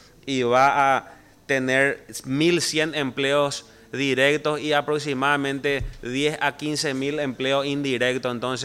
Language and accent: Spanish; Paraguay; Hoy como paraguayo y por sobre todo también como colorado